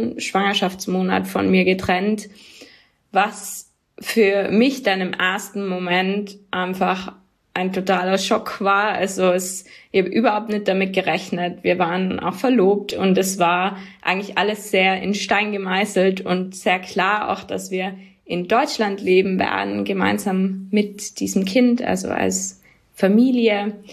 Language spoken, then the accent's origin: German; Tyrol, Austria; Genau, ich komme aus Tirol ursprünglich, aber in Tirol wird mir immer wieder gesagt, dass ich eigentlich Deutsche bin oder fragt, ob ich Deutsche bin, aber ich habe schon das Gefühl, dass man jetzt zumindest in dem Podcast meinen Dialekt da gut raushört.